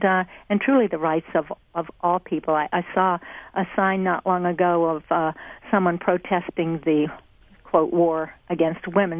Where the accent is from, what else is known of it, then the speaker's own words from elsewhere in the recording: the South, United States; I grew up in the South. I was indoctrinated against many things